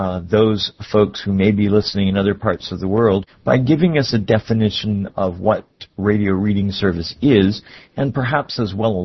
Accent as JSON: {"language": "English", "town": "Miami", "region": "Florida", "country": "United States", "said": "from Miami, Florida."}